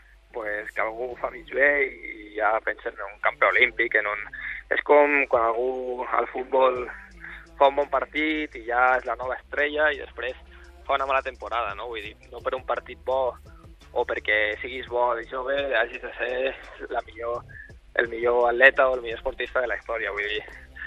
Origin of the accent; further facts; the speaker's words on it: Alpicat, Catalonia, Spain; Es diu Alpicat.